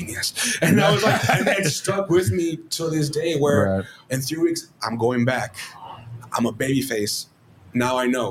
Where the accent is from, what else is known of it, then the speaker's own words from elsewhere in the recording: Texas, United States; And I'm like, yes, sir, but I'm from the Rio Grande Valley.